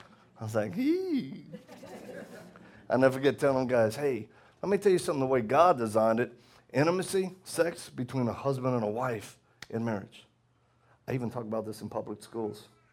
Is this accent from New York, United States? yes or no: no; Louisiana, United States; I'm from Louisiana, just in case y'all not know that.